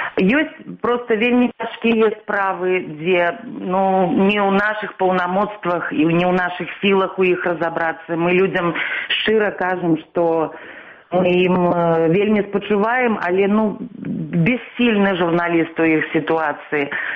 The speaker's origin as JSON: {"language": "Belarusian", "region": "Minsk", "country": "Belarus", "tie": "born there", "said": "Ну, я нарадзілася ў Мінску, закончыла Беларускі дзяржаўны універсітэт, факультэт журналістыкі."}